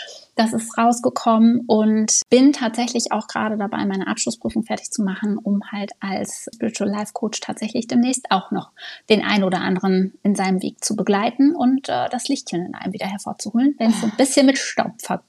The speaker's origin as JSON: {"language": "German", "town": "Unna", "region": "North Rhine-Westphalia", "country": "Germany", "tie": "born or raised there", "said": "Also ich bin 42, wohne am Niederrhein, bin aber nicht gebürtig hier geboren, komme gebürtig aus Unna. Das ist kurz hinter Dortmund am Schönkamener Kreuz"}